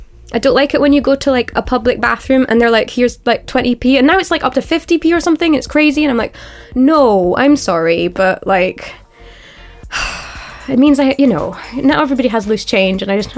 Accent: Edinburgh, Scotland, United Kingdom; now in London, United Kingdom; And I am from Edinburgh, but I live in London now.

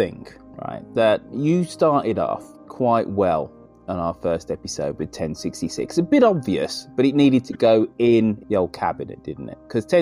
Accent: Birmingham, West Midlands, United Kingdom; whether it's Birmingham, my hometown

